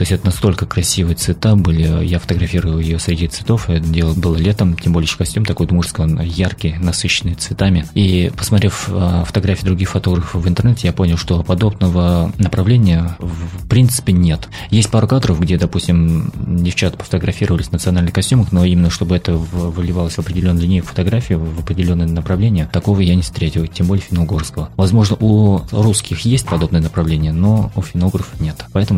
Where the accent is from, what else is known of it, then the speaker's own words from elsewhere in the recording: Tatarstan, Russia; В основном это была Удмуртия, сам я из Татарстана.